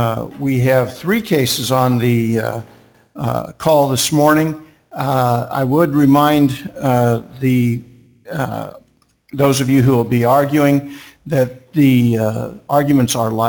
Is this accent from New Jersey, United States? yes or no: no; Papillion, Nebraska, United States; I'm from Papillion.